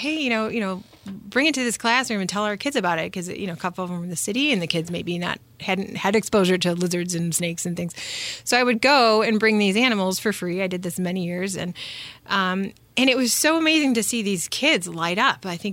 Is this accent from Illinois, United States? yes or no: yes; Chicago, Illinois, United States; growing up in Chicago, I was like a city kid. I always felt like I was born in the wrong place.